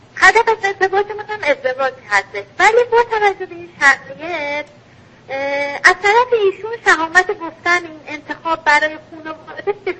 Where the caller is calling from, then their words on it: Iran; از ایرانم تماس میگیرم.